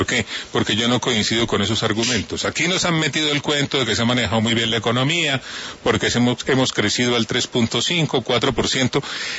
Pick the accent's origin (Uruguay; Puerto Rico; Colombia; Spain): Colombia; como un colombiano de bien